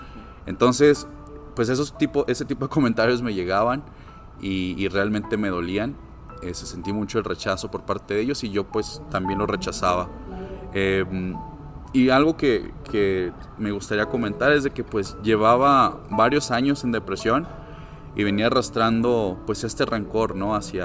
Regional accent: Ciudad Juárez, Chihuahua, Mexico; now in Guadalajara, Mexico; Tengo aproximadamente 10 años aquí en Guadalajara. Soy de Juárez, Chihuahua, donde hacen unos burritos muy, muy buenos.

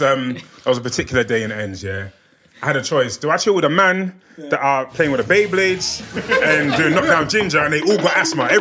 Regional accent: Camden, London, United Kingdom; I grew up in Camden, yeah. I didn't come from an ends like a Hackney or a Brixton or whatever, but it was still active in my ends, yeah.

